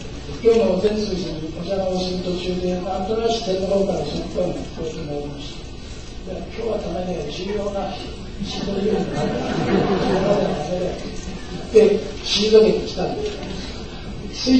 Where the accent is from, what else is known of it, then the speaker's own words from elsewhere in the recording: Hanamaki, Iwate, Japan; also born or lived in Tokyo; now in Kyoto, Japan; それ以前は東京におりました。私のふるさとは岩手県の花巻っていうところ、東北の出身でございます。半分の北側っていう気持ちで。花巻の私の実家は浄土真宗のお寺にございました。